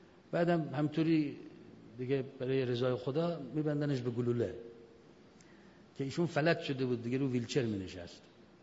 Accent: Iran; ما از ایران آمدیم چند دقیقه صحبت کنیم

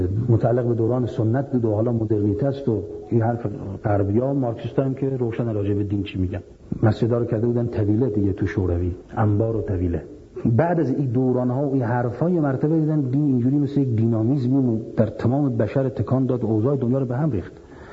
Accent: Iran; من از ایران آمدم،

